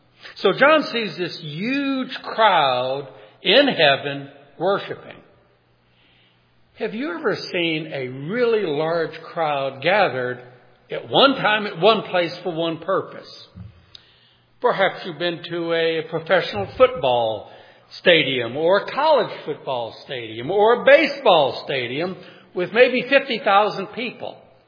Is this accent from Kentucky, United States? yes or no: no; New Orleans, Louisiana, United States; When I grew up in New Orleans